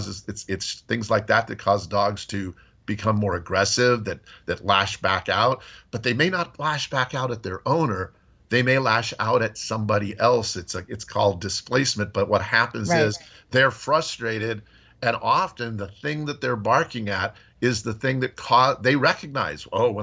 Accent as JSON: {"language": "English", "region": "New Mexico", "country": "United States", "tie": "born or raised there", "said": "I grew up in New Mexico. I grew up in rattlesnake country."}